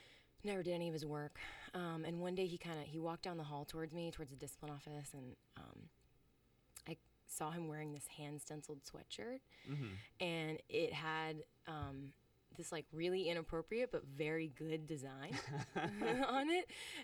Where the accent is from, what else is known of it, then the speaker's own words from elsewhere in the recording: Boston, Massachusetts, United States; really got it start back when I was growing up in Boston